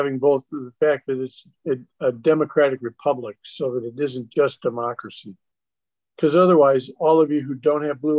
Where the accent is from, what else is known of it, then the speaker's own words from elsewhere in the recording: United States; born there; Well, I was born in America. Therefore, at least until maybe the 20th century, I'm a Christian, right? Because I was born here in a Christian country. It's America.